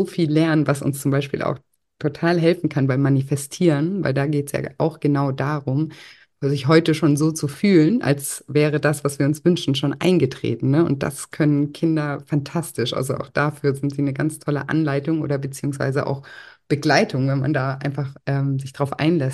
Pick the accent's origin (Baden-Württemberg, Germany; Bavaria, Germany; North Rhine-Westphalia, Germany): Baden-Württemberg, Germany; Konstanz; es gibt so Wege in meiner Heimatstadt in Konstanz, die bin ich schon so oft gelaufen.